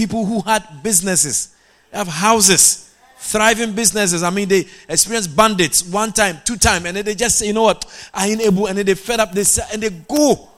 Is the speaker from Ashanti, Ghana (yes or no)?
yes; Agogo, Ashanti, Ghana; born there; But I was not born in Guyana. I was born in Ghana in a village called Agogo. Agogo. A-G-O-G-O. Very, very, very far from here. Yeah, in the Asante Achim district of the Ashanti region.